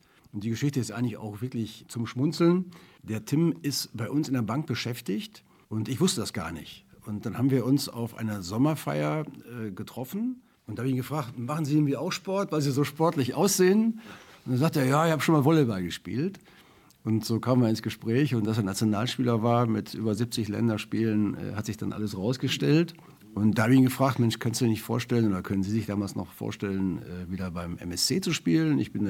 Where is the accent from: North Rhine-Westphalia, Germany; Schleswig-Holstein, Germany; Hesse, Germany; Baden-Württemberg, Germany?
North Rhine-Westphalia, Germany; Duisburg; Ich bin ja in Duisburg-Rheinhausen aufgewachsen